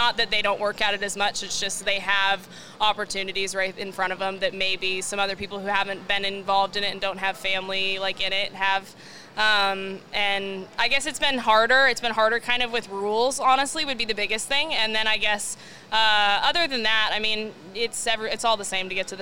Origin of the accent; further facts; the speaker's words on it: Fort Lauderdale, Florida, United States; But about myself, I'm from Fort Lauderdale, Florida.